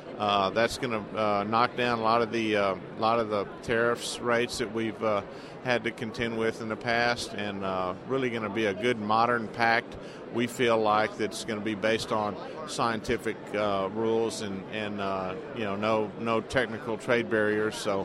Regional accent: Victoria, Texas, United States; Well, I'm from South Texas, a little town called Victoria that's down close to the Gulf Coast, south of Houston.

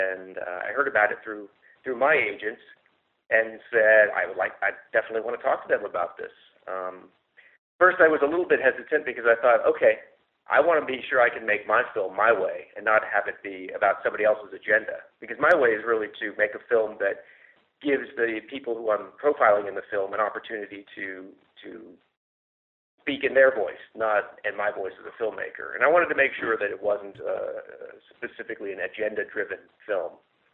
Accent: Los Angeles, California, United States; I grew up in Los Angeles. The closest I've come to a farm is probably picking up an orange in my supermarket.

